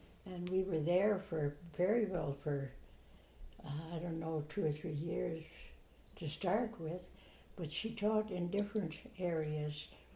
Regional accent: St. Thomas, Ontario, Canada; moved away; well, I was born in Ontario, on a farm, and out from St. Thomas, Ontario. And we lived there for quite a few years

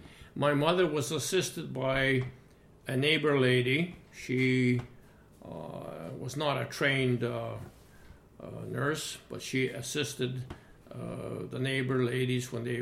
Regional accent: Prosperity, Alberta, Canada; born there; I was born in Prosperity, Alberta, on July 1, 1934. So this makes my age at the present time at 82.

